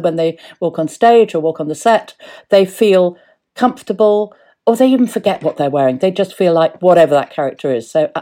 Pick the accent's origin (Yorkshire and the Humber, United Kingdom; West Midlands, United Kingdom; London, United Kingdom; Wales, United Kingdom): Wales, United Kingdom; We're short, we're Welsh. We're very given to going very wide around the middle.